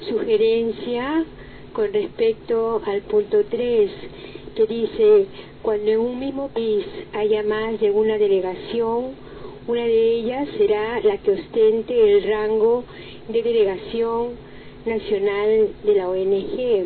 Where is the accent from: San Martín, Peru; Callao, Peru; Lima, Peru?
Lima, Peru; lo imagino eso en mi país, por ejemplo, ¿no? Que eso, por ejemplo, que en Lima, en la capital, estamos con un trabajo mayor